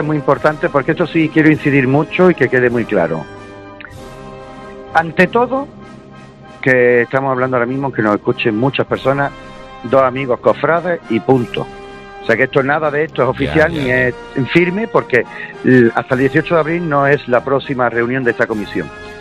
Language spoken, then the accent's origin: Spanish; Granada, Andalusia, Spain; porque no soy gallego, soy granadino como tú